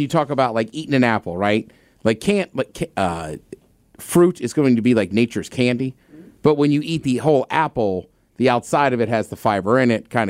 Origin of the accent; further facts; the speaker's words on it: Seattle, Washington, United States; We're like, oh, we're from Seattle. He's like, right, but you're in Texas.